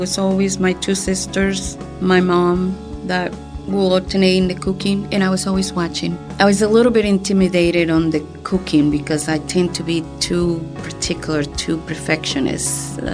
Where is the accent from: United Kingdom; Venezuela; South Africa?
Venezuela; Caracas, Capital District; now in Pittsburgh, United States; I'm from Venezuela. I was born in Caracas